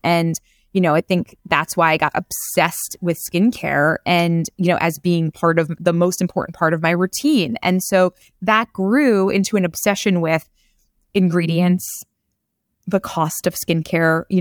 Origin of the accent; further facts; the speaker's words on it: Queens, New York, United States; I'm from Queens. There's, you know, no one's paying $1,200 on their products.